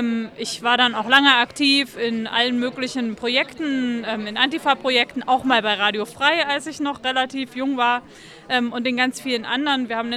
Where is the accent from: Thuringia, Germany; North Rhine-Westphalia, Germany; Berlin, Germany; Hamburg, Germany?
Thuringia, Germany; Erfurt; Ich komme ja aus Erfurt, ist eine relativ große Stadt in Thüringen.